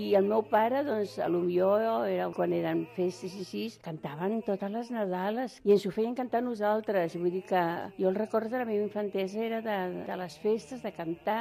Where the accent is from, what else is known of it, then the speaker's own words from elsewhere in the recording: Barcelona, Catalonia, Spain; born there; also born or lived in Madrid; Tot i que soc nascuda a Barcelona, tenint jo 3, 4, 5 anys, van ser 2, 3 anys a Madrid